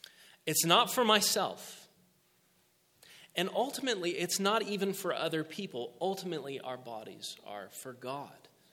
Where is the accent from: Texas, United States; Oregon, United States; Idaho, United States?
Texas, United States; San Antonio; So growing up in South Central Texas, I grew up just outside it, San Antonio.